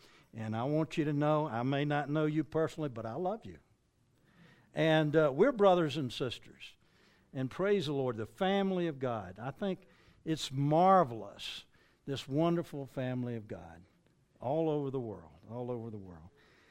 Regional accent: the South, United States; But being a Southern boy, We learned English a little bit different than probably y'all did.

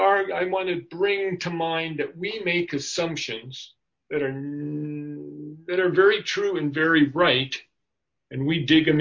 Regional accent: United States; But you know, we grew up in America, right? Land of the free, home of the brave.

